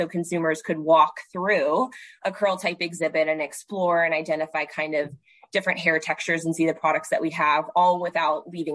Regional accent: Cincinnati, Ohio, United States; But yeah, I grew up in Cincinnati, still here.

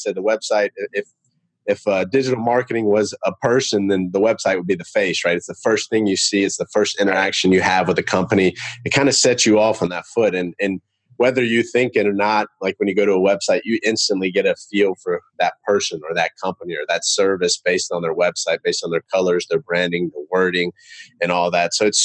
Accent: Charlotte, North Carolina, United States; I'm from Charlotte, North Carolina. I've been doing web design and SEO for about 9 years now.

